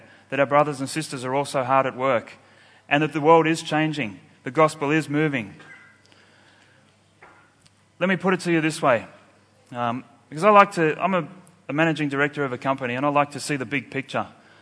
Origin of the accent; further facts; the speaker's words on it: Sydney, New South Wales, Australia; I'm from Sydney, Australia